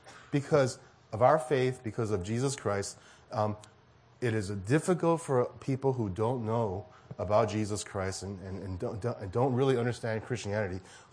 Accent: New York City, New York, United States; My wife and I grew up in New York City, so coming to the Bay Area wasn't that much different.

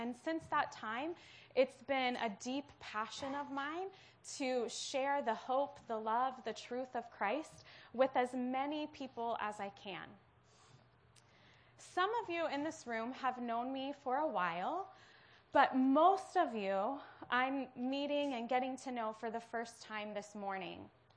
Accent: Hamilton, Ohio, United States; moved away as an adult; now in San Francisco, United States; Over 9 years ago, my husband and I moved from Cincinnati to San Francisco. We were both from Cincinnati. Actually, he's from Cincinnati, and I'm from a small town north of Cincinnati that my grandma calls Hamilton, Ohio.

